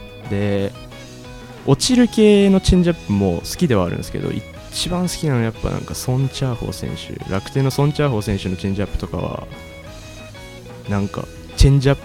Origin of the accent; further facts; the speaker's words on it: Niigata, Japan; 次に好きな選手が自分新潟出身なんですけど